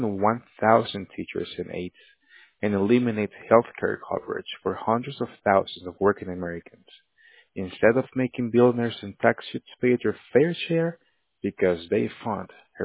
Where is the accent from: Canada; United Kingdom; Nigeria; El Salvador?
El Salvador; now in Orlando, United States; Originally, I'm from El Salvador. We moved